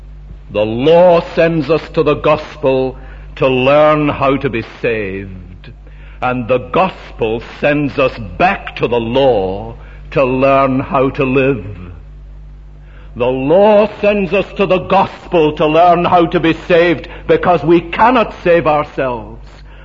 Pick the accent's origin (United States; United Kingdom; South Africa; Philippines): United Kingdom; Glasgow, Scotland; I was brought up in Springburn in the days when steam locomotives were made there.